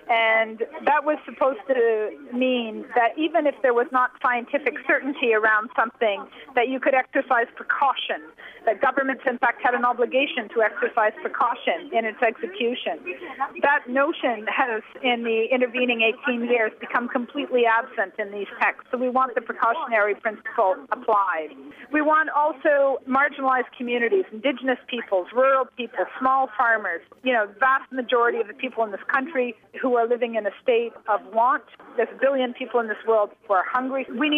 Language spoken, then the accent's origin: English; Canada; yes, I'm from Canada, on the non-governmental side.